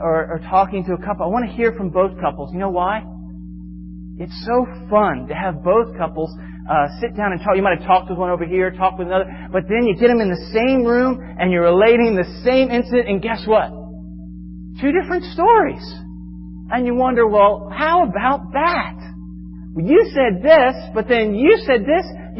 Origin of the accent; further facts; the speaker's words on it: Florida, United States; I'm from Florida, and one of the neat advantages of living in Florida that particular time is you could look up in the sky